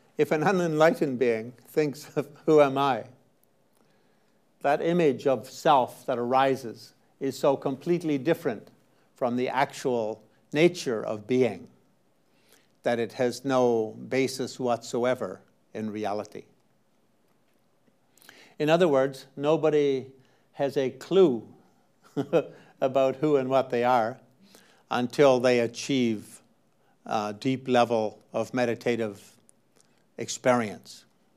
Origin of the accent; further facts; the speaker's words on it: Quebec, Canada; I was growing up in Quebec.